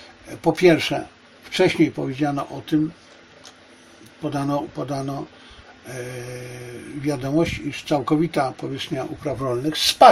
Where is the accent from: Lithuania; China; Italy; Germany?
China; Mnie interesuje, jako że jestem Chińczykiem, i wcale bym nie miał nic przeciwko temu, aby wylądować pod koniec życia na chińskiej wsi